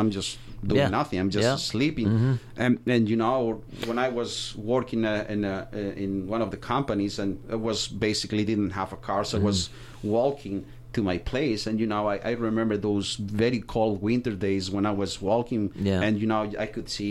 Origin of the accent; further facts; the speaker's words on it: Spain; English is a second language; now in Canada; I came from Spain to Canada all alone.